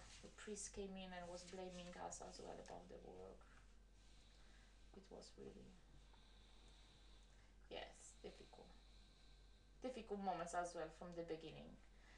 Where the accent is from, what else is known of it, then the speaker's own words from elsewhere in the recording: Poland; accent: Polish; English is a second language; I never ever will be, you know, give up with my Polish strong accent because it's not possible.